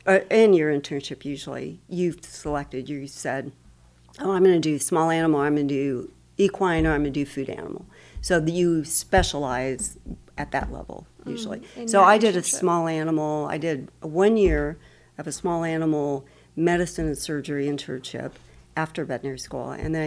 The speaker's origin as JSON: {"language": "English", "region": "Idaho", "country": "United States", "tie": "born or raised there", "also_born_or_lived": "Wyoming", "said": "No. I was born in Wyoming, raised in Idaho."}